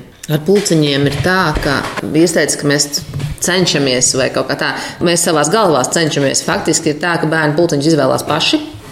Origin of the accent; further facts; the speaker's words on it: Ozolnieki, Zemgale, Latvia; now in Jelgava, Latvia; Es esmu pārliecināta jelgavniece, bet es neesmu tik sen jelgavniece kā Jānis. Es līdz pilngadībai dzīvoju Ozolniekos, ka mani vecāki ir no dažādām Latvijas pusēm